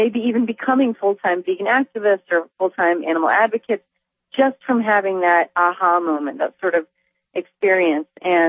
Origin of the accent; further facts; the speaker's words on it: Indiana, United States; Well, I grew up in Indiana in the middle of corn country